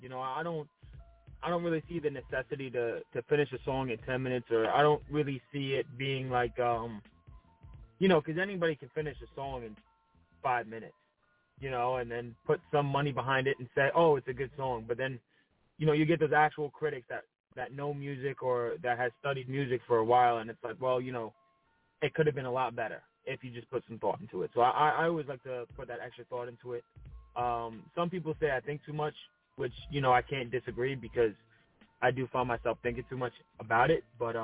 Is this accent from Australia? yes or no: no; Patchogue, New York, United States; Man, I'm from Patchogue, Long Island. You know, Long Island, New York, to be exact. And you know, it's like it's a nice little town, you know.